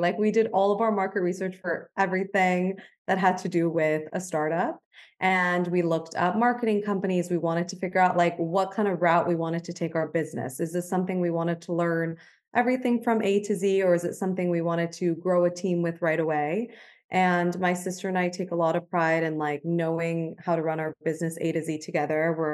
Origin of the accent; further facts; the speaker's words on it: Beverly Hills, California, United States; we were both born and raised in Beverly Hills, California.